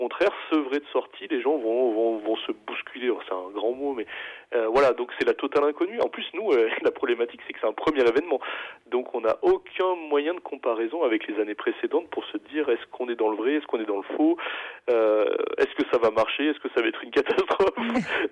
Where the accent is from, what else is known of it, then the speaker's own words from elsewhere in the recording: Auvergne-Rhône-Alpes, France; je suis pas natif d'ici en fait, moi je suis natif de la Drôme